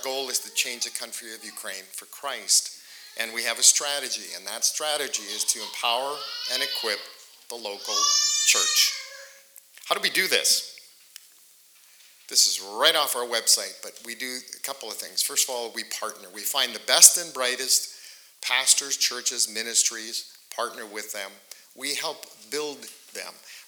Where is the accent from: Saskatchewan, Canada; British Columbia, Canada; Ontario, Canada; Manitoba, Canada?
Saskatchewan, Canada; Saskatoon; now in Calgary, Canada; I'm from the Saskatoon area. Didn't know anybody in Calgary.